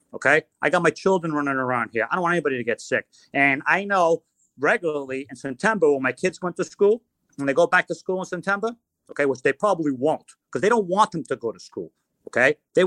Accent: United States; I'm an American. I love this country. I came here when I was 3 years old.

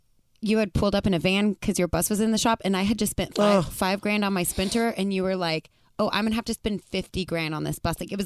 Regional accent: New Mexico, United States; Because I'm from New Mexico. Like, football's a big deal, but it's not like Texas football.

